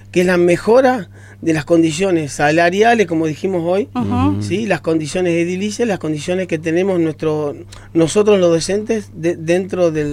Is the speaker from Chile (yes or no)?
no; Concordia, Entre Ríos, Argentina; Del Departamento de Concordia.